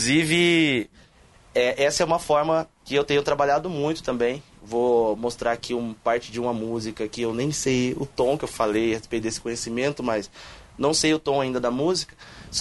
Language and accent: Portuguese; Barretos, São Paulo, Brazil; Que eu sou natural de Barretos SP, como eu disse para vocês.